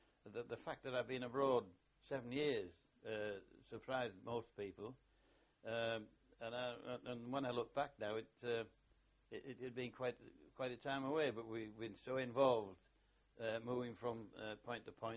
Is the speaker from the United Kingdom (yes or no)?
yes; Hull, Yorkshire and the Humber, United Kingdom; a rail warrant to my hometown of Hull.